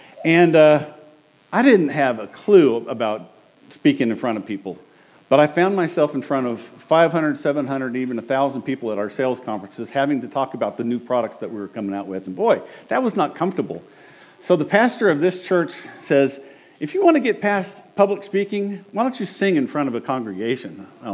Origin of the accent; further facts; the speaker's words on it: Wichita, Kansas, United States; I grew up in Wichita, Kansas, Central Christian Church right downtown was the church I grew up in.